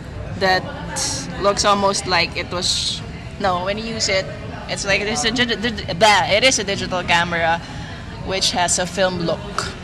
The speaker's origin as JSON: {"language": "English", "town": "Quezon City", "region": "Metro Manila", "country": "Philippines", "tie": "born or raised there", "said": "I was born and raised in Project 4."}